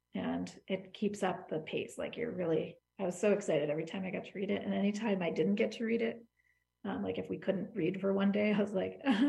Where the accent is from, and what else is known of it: Hudson, New York, United States